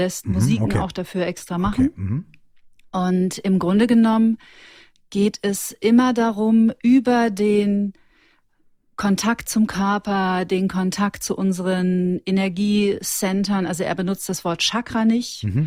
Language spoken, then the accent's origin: German; North Rhine-Westphalia, Germany; now in Munich, Germany; Und ich bin aus dem Ruhrgebiet.